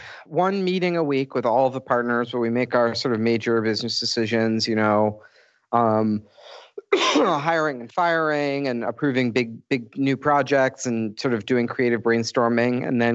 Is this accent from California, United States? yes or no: no; Chicago, Illinois, United States; I'm a designer from Chicago.